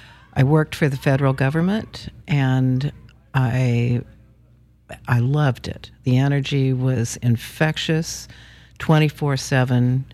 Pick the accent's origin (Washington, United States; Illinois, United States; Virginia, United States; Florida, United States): Washington, United States; also born or lived in New York; I was born in the Seattle area in 1950 and lived on the east side until I got out of high school. I went to the University of Washington, and from there I moved to New York for a decade.